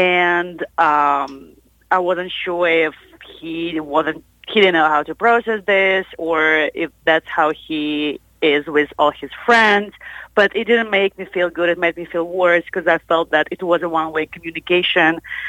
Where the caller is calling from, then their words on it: Nashville, Tennessee, United States; Hey, I'm calling from Nashville. It's raining here, so I'm taking a little break from exploring.